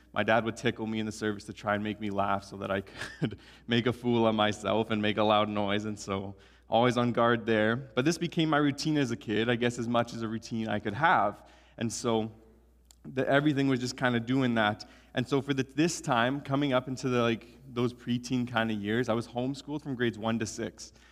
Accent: Sylvan Lake, Alberta, Canada; also born or lived in Edmonton; I was born in Edmonton, Alberta. I grew up in a small town called Sylvan Lake, if anybody's heard of Sylvan Lake. It's a beautiful, okay, I hear. It's a beautiful little town. Grew up there. I lived there for 20-some years

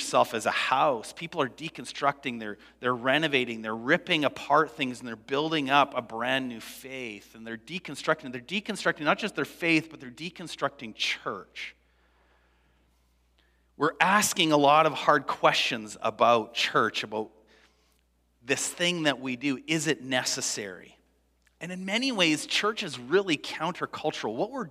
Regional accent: Canada; As years go by, living as a Canadian, this idea of community is becoming more difficult.

